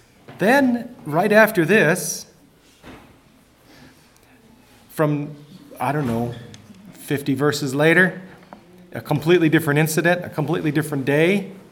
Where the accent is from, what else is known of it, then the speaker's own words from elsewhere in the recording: Ireland; Maybe it's me being an Irishman or something.